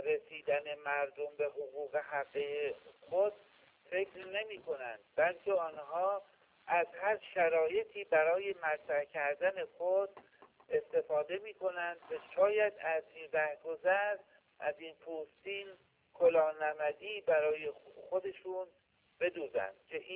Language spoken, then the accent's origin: Persian; Iran; من هم به عنوان یک ایرانی امیدوارم که روزی به این نتیجه برسیم که باید همبستگی ملی ایجاد شود.